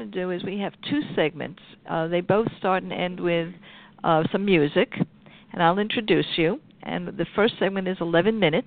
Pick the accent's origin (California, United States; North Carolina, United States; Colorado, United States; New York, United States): New York, United States; As a New Yorker, I can tell you which hospital